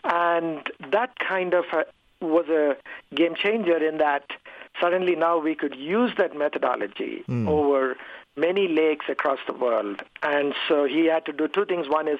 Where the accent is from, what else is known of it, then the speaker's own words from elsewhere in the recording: India; I mean, I grew up in India. You know, there were several lakes in every place that I grew up